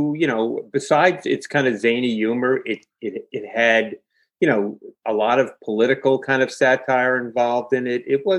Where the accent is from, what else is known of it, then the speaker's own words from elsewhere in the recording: New York, United States; also born or lived in Brooklyn; Born in Brooklyn, New York, yes.